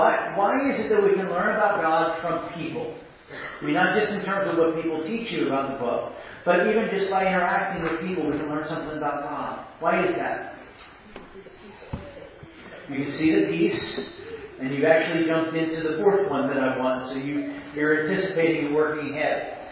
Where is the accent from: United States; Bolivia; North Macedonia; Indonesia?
United States; Maryland; That I grew up outside of Baltimore.